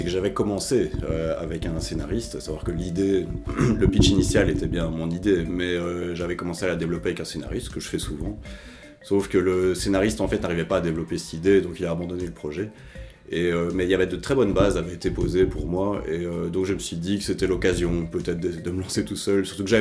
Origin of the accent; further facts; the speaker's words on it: Belgium; Alors, je suis belge